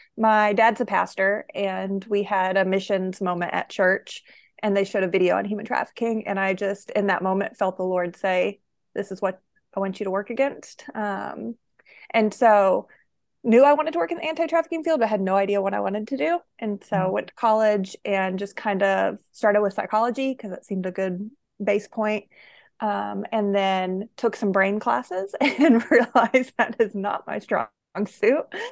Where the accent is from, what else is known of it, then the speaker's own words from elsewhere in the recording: the South, United States; moved away as an adult; now in Illinois, United States; I grew up in the South and moved to Illinois about 4 years ago to work for Eden's Glory.